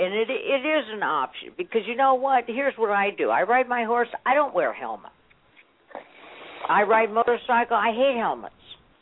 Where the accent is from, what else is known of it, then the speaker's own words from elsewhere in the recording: California, United States; I'm from California. I'm a baby boomer.